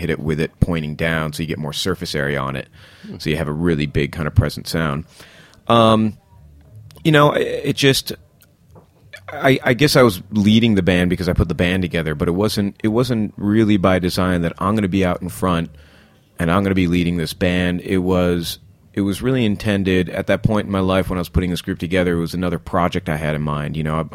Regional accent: Rochester, New York, United States; So I was born and raised in Rochester, but just the immediate family was, and still is, in the States. All the rest of my family is back in India.

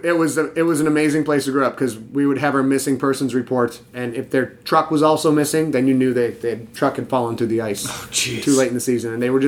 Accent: Sheboygan, Michigan, United States; Sheboygan, Michigan. And we had... one movie theater, I think we had three stoplights.

